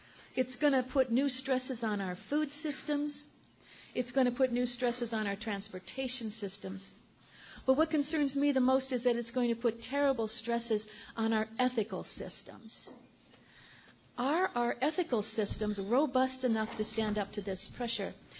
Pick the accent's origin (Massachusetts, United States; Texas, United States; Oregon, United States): Oregon, United States; So I'm from the Pacific Northwest. I'm from Oregon.